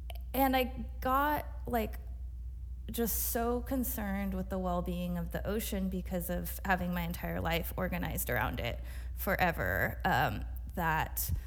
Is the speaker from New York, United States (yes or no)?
no; California, United States; I grew up on Northern Chumash and Solanan land on the central coast of California in so-called San Luis Obispo County. And I grew up working class